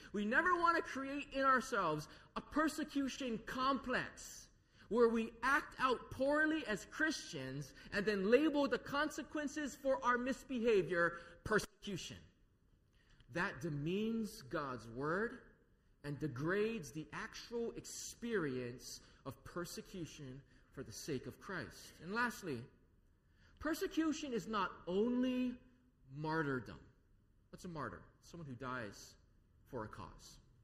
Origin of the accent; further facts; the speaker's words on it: Lanai, Hawaii, United States; I was bullied a little bit when I was growing up on Lanai because I was a hapa-haole homeschooled boy, and in Hawaii, in a small town, that makes for a bad combination.